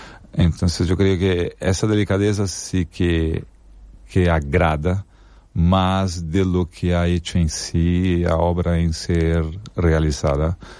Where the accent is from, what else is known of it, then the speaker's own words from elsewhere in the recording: São Paulo, Brazil; moved away as an adult; also born or lived in Benidorm; Me retiré de Brasil, de São Paulo, que soy brasileño, ¿no?